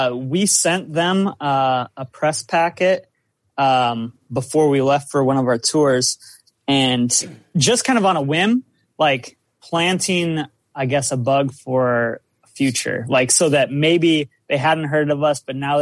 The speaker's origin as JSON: {"language": "English", "region": "South Dakota", "country": "United States", "said": "Yeah, pretty much. I'm from South Dakota, and this is where we meet."}